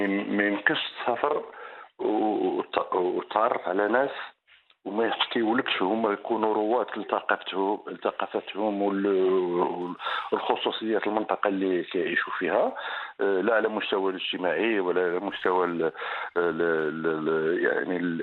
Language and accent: Arabic; Morocco; مغرب أنا مغربي في النخاع، لا في الباسي ولا في ماكلتي ولا في طقوسي الحياة، مغربي